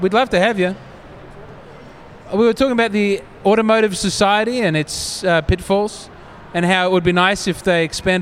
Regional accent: Glenelg, South Australia, Australia; I grew up in Glenelg, and we would sometimes catch the tram.

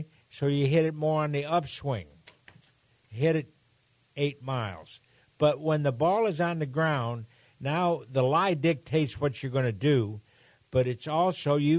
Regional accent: Argentina; growing up in Argentina

